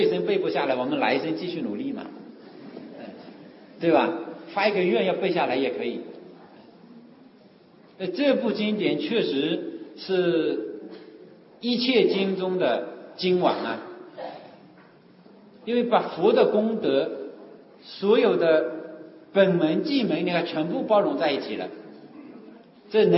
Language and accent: Chinese; Wenzhou, Zhejiang, China; 特别是我们温州人都讲它是大乘经